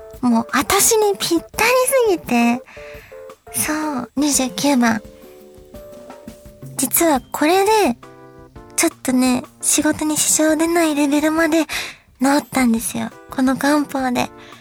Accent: Kansai, Japan; やっぱり関西出身だから私

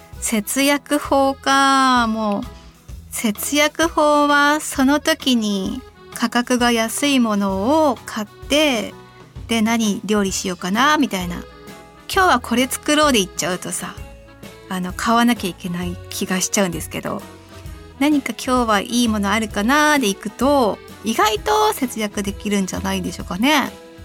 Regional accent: Sapporo, Hokkaido, Japan; 地元札幌では朝晩は肌寒く、晴れている日中でも涼しく心地よい風が吹くようになりました。

